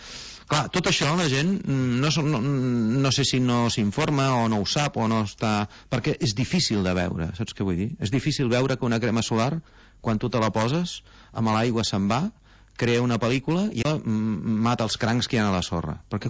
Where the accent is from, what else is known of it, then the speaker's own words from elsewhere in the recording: Vilafranca, Catalonia, Spain; jo sóc de Vilafranca